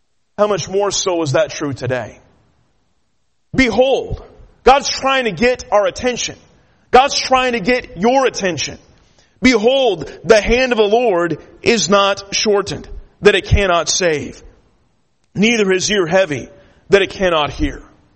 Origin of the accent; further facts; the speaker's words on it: California, United States; also born or lived in Kansas; I'm a big baseball fan, and I grew up in California, but I was actually born in Kansas, and my grandpa was a big Kansas City Royals fan